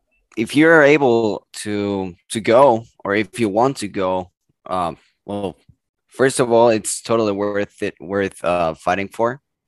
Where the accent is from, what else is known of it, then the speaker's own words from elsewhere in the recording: Mexico City, Mexico; now in Los Angeles, United States; I'm from Mexico City.